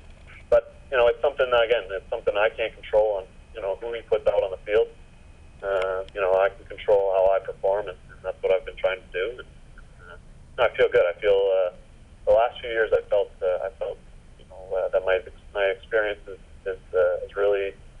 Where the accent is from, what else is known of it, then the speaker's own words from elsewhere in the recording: United States; And I told him no, because I grew up in the States